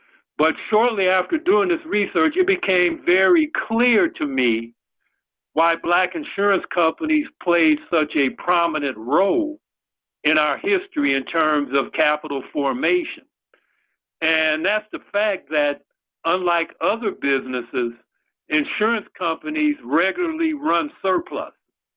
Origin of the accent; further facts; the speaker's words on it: Chicago, Illinois, United States; I'm a was born and raised in Chicago, Illinois, and there's a relevance where I was born in that, you know, I'm a historian.